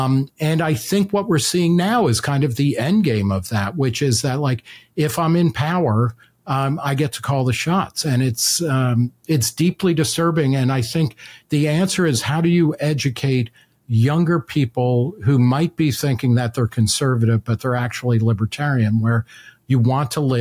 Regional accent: Brooklyn, New York, United States; born there; I was born in Brooklyn in the 60s, and I've lived here on and off, you know, for a good chunk of my life.

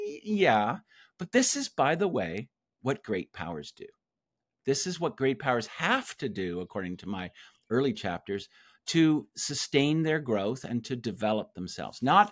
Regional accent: Canada; Well, and of course, as a Canadian, I have to say, attacking Canada out of the blue.

